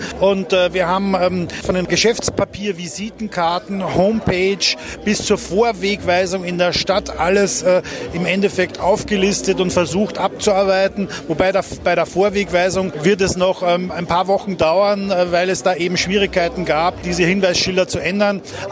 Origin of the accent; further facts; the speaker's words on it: Austria; born there; Ich bin gebürtiger Österreicher.